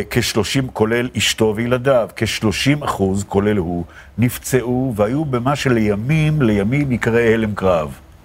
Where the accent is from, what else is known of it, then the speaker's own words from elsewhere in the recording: Tel Aviv, Tel Aviv District, Israel; also born or lived in Jerusalem; אני גדלתי בבית בתל אביב, משפחה, נועדתי בירושלים, אבל אבי קיבל אפשרות עשייה בתל אביב